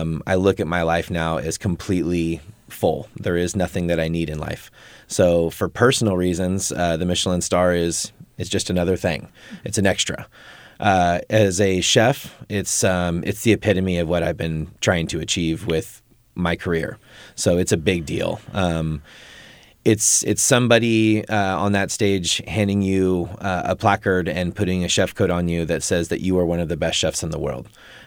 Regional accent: Forest Hill, California, United States; now in Auburn, United States; Well, I mean, it's where I'm from, right? Like this, I grew up in Forest Hill and I've lived in Auburn for 25 years. I love this area.

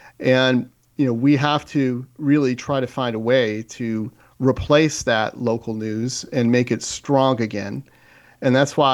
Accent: Cleveland, Ohio, United States; Originally, I'm from Ohio, suburban Cleveland. But honestly, this is home now.

